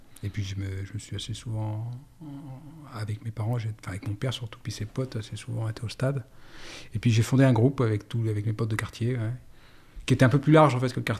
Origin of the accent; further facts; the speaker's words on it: Nantes, Pays de la Loire, France; born there; Je suis né à Nantes, ouais.